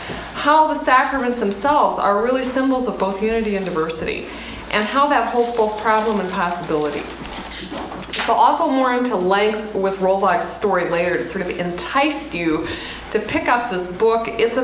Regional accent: Montana, United States; And having been born and raised in Montana, when I became engaged to my husband, I said, hell will freeze over before I'll ever live in South Dakota

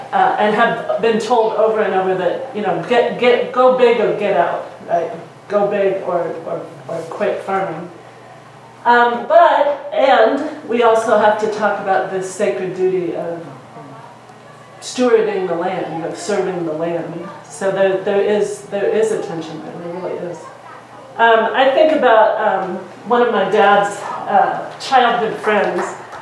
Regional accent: Missouri, United States; there was a lot of flooding in the Missouri and Mississippi River. And in St. Louis, where close to my hometown, where the Missouri and Mississippi meet, it just became a lake, right?

